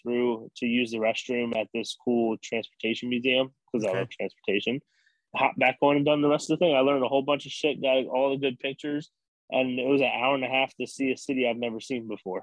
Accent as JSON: {"language": "English", "country": "United States", "said": "But like, because I'm an American, I feel like I have an excuse."}